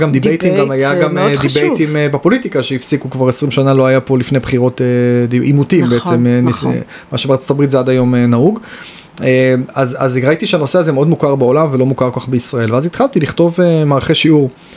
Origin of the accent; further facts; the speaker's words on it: Haifa, Haifa District, Israel; now in Tel Aviv, Israel; אני במקור חיפאי, היום תל אביבי כבר 20 שנה